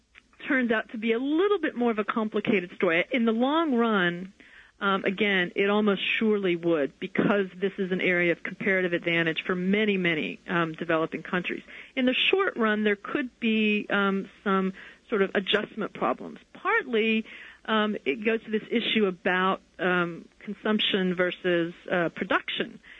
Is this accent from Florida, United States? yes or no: no; Texas, United States; as I said, I'm from Texas, so I sort of know cotton farming in Texas better than I know what the situation is today in Mississippi.